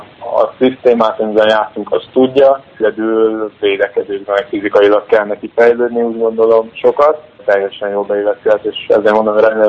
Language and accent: Hungarian; Veszprém, Veszprém County, Hungary; Veszprémben voltunk, ahol születtem, ahol éltem 20 évet, úgyhogy a családdal is tudtam találkozni.